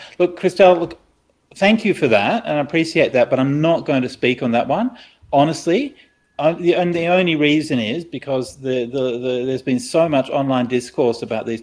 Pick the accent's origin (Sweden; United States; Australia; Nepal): Australia; Well, as an Australian Buddhist, I'm good either way.